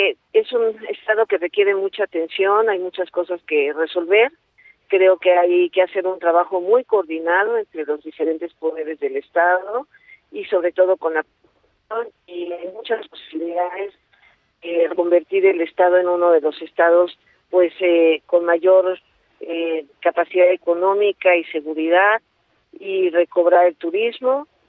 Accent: Morelos, Mexico; soy de Morelos

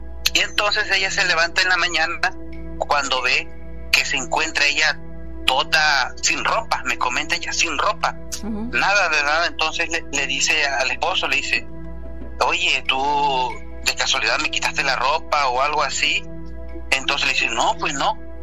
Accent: Macuspana, Tabasco, Mexico; Yo soy del municipio de Macuspana, Tabasco, a 50 minutos de la capital.

